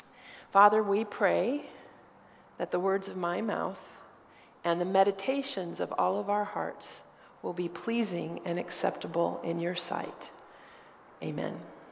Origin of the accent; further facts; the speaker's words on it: Denver, Colorado, United States; I grew up in Denver.